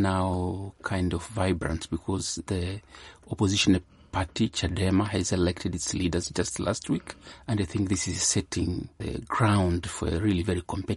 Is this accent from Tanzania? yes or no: yes; Tanzania; I come from Tanzania, and my diocese is called Kondoa, which is a very small diocese in central Tanzania.